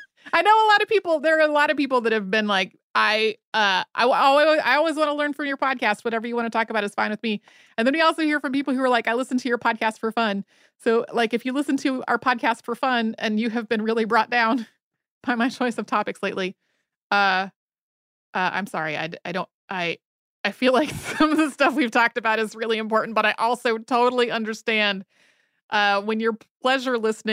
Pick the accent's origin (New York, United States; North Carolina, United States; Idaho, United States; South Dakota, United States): Idaho, United States; Growing up in Idaho, I was so blessed to have the ability to explore all the public, state, and federal land open and available to me.